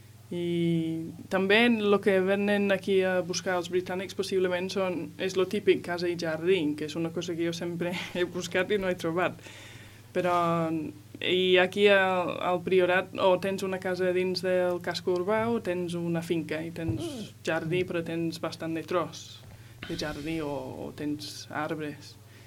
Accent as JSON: {"language": "Catalan", "region": "the north of England", "country": "United Kingdom", "second_language": "Catalan", "lives_now": "Spain", "said": "jo me'n recordo que tornava de l'escola a les 3 i mitja de la tarda ja era de nit, perquè sóc del nord d'Anglaterra"}